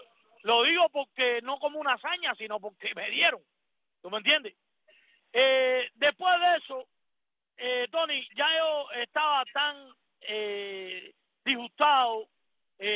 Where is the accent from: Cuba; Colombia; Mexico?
Cuba; moved away; a los 4 meses, el día 26 de diciembre, yo me fui de Cuba. Yo me tiré en balsa